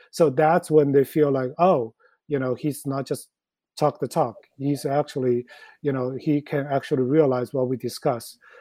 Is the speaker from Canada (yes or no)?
no; China; now in New York, United States; Me being an independent, based in New York, even though I grew up in China